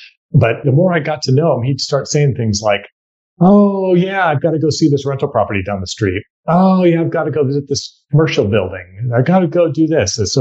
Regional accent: San Jose, California, United States; I was born and raised in San Jose, went to San Jose State University, got a degree in finance there.

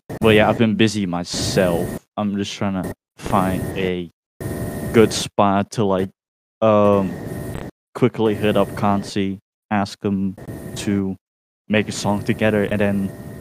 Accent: Rotterdam, South Holland, Netherlands; and I'm from Rotterdam.

